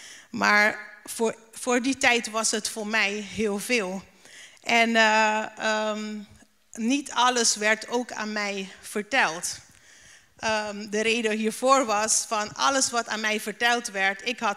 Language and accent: Dutch; Curaçao; Ik ben zelf opgegroeid in Curaçao. Ik heb twee broers.